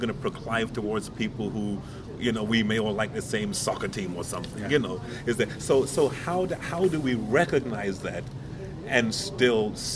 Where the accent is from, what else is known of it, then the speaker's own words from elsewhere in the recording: London, United Kingdom; I was born in London, and I'm from South London, and South London and North London is don't get on.